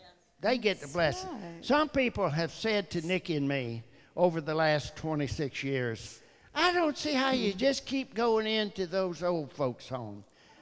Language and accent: English; Alderson, West Virginia, United States; Well, you know, a lot of you know I was raised up in Alderson